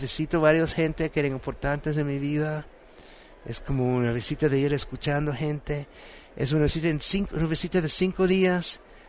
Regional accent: Boston, Massachusetts, United States; now in New York, United States; voy a Boston, donde yo nací, donde yo, en parte donde yo crecí. Yo soy hijo de migrantes, papá ruso, judío, mamá guatemalteca, católica.

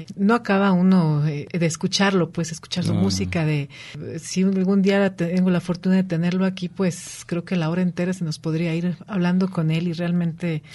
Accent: Mexico; nuestra identidad como mexicanos

